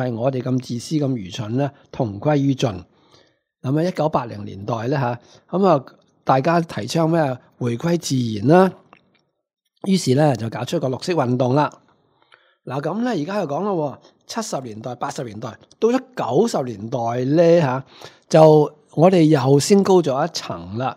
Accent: China; 咁我哋中国人咧，就通常咧就叫呢个做气啦

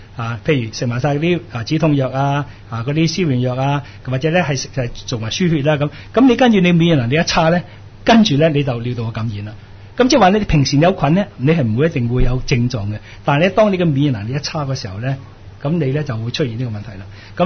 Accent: Hong Kong; 即係作為香港人

